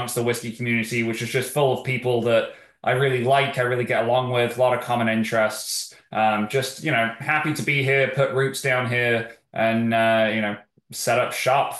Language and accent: English; England, United Kingdom; moved away as an adult; now in United States; I am definitely not from the Dallas area. I'm originally from England. Came over for a study abroad here, decided I liked it over here, decided to stay